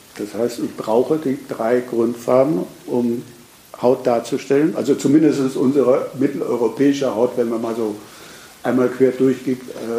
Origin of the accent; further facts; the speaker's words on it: Styria, Austria; und ich bin ein echter Steirer